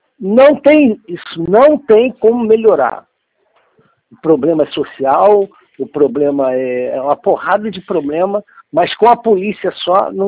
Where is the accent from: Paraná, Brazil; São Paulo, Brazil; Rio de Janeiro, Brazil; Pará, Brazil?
Rio de Janeiro, Brazil; Sou do Rio de Janeiro, sou do Rio de Janeiro.